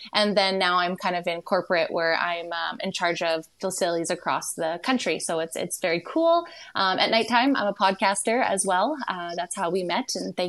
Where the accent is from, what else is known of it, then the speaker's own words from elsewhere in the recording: British Columbia, Canada; I'm from a province called British Columbia. I live in the Okanagan Valley. So that's kind of like the California of Canada is what usually people refer it to. It's kind of like a wine country, cannabis country, all lakes and mountains and trees and nature.